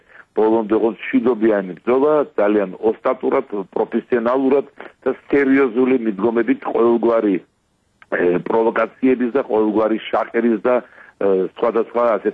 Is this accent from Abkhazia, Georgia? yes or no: yes; Sukhumi, Abkhazia, Georgia; სოხუმი, ჩემი მშობლიური ქალაქი არის საქართველოს შემადგენელი ნაწილი.